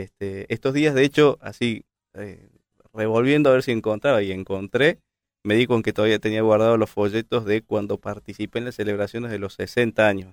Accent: Córdoba, Argentina; Cordobés, sí, sí. Nacido, criado, estudiado aquí en Córdoba.

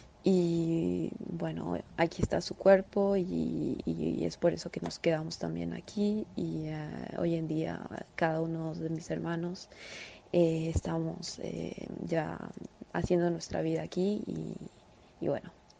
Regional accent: Paraguay; now in France; yo soy franco-paraguaya. Bueno, yo nací en Paraguay y actualmente estoy viviendo en Francia

